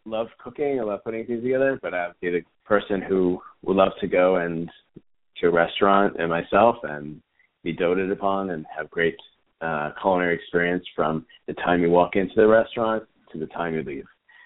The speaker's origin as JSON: {"language": "English", "region": "New York", "country": "United States", "tie": "born or raised there", "said": "So really, with growing up in the Tri-State area of New York and being in America, I do like New American cuisine."}